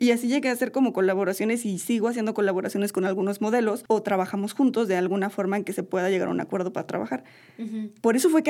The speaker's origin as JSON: {"language": "Spanish", "country": "Mexico", "said": "cuando regresé a México dije, esto lo tengo que empezar en mi país."}